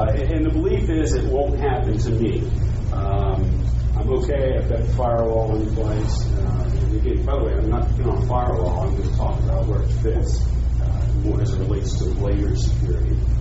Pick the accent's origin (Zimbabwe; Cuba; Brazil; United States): United States; Florida; I'm from Florida. I was born and raised there.